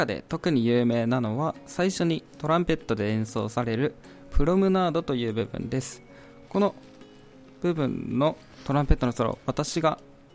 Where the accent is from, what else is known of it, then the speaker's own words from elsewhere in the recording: Fukuoka, Japan; 出身は福岡県出身です。